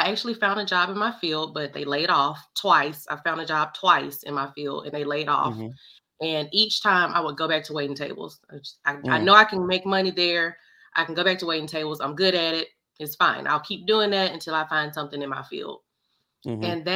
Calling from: Mississippi, United States; I am calling from Mississippi.

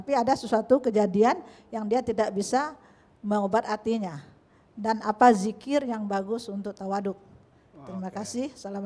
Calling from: Jakarta, Indonesia; saya dari Pasar Minggu

